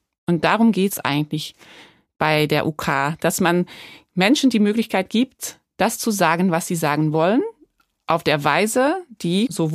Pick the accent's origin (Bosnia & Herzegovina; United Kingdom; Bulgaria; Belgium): Belgium; Ich komme aus Belgien ursprünglich